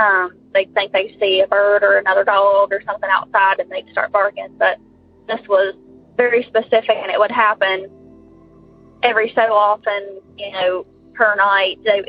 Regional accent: West Virginia, United States; I'm from West Virginia.

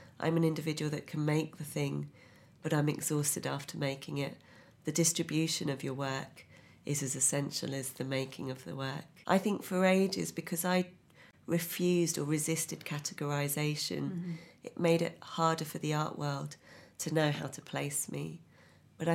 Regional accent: United Kingdom; issues of being a brown woman, I'd say, and also being British

